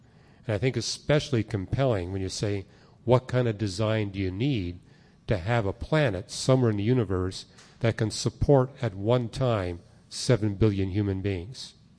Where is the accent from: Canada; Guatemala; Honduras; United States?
Canada; I'm from Canada, and I can tell you that if you go up at a certain latitude, you get 10.5 months of winter